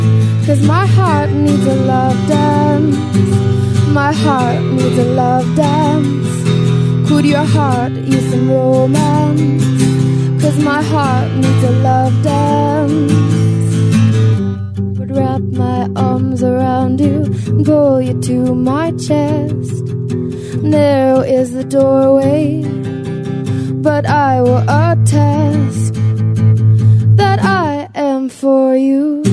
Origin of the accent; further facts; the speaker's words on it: Abbotsford, British Columbia, Canada; We're from Vancouver. We're from Abbotsford originally.